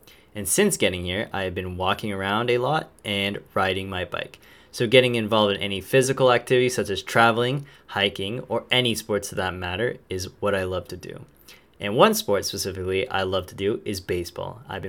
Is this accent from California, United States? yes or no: yes; Los Angeles, California, United States; now in Miki, Japan; I came from America, or specifically, Los Angeles, California, and I am a Japanese American.